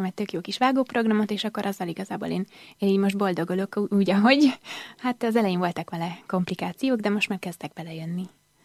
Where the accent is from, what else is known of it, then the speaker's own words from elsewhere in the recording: Pécs, Baranya, Hungary; born there; Hát az a szülővárosom